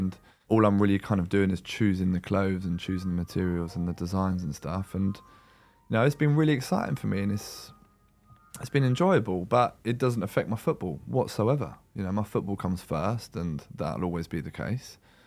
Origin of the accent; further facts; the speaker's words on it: London, United Kingdom; I'm from London. My family's in London.